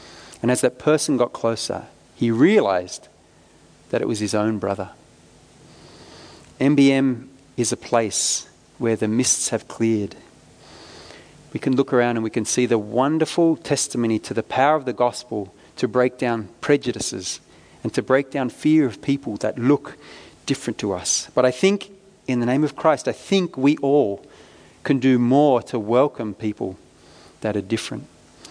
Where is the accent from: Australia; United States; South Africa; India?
Australia; Wentworthville, New South Wales; I grew up in Wentworthville